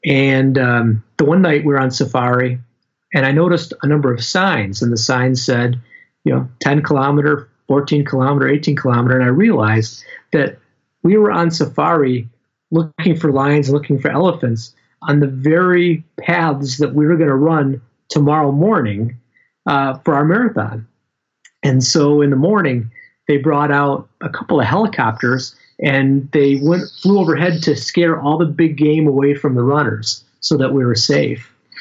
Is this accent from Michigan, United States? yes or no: yes; Michigan, United States; And for me, it wasn't too bad because I'm from Michigan